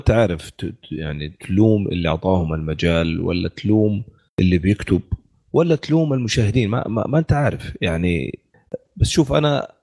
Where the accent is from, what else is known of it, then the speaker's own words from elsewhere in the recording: Saudi Arabia; ما في الا يمكن انا سعودي فقط.